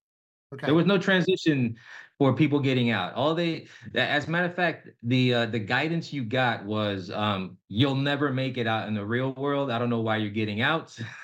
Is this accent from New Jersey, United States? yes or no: yes; New Jersey, United States; moved away as an adult; now in Clarksville, United States; I'm born and raised in New Jersey. So I left New Jersey to join the military and then came back and out of the Army and went back to New Jersey.